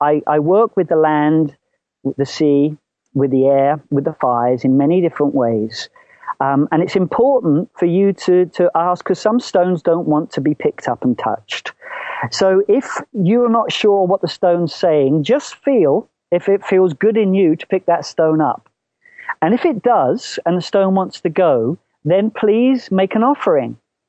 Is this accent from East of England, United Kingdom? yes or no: yes; Bury St Edmunds, East of England, United Kingdom; now in Scotland, United Kingdom; My hometown of Bury St. Edmunds has lots of flint.